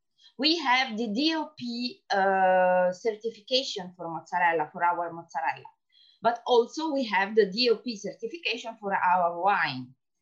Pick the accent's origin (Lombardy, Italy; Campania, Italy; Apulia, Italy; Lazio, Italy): Apulia, Italy; English is a second language; I come from Italy, Puglia. Puglia is the hill of the boot.